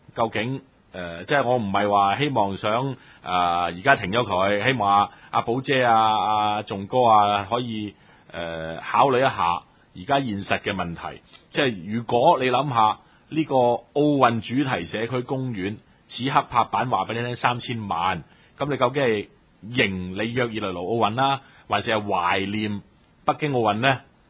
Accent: China; 當然啦，作為中國人一定係好支持嘅

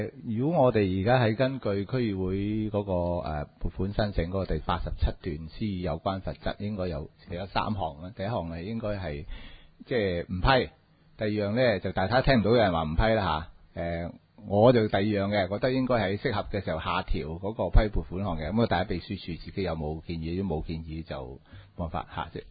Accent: Chaozhou, Guangdong, China; 我申報我都係潮州人嚇，不過我唔係會員。

